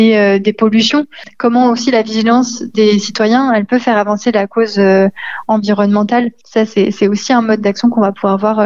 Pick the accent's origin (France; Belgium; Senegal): France; Lyon, Auvergne-Rhône-Alpes; sur lesquelles, en tant que Lyonnais, on est appelé à se mobiliser aussi.